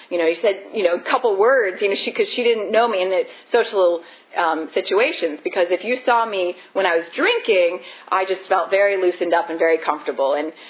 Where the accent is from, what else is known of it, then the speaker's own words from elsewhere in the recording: Bethesda, Maryland, United States; I grew up in Bethesda, Maryland, a nice house, you know, parents that loved me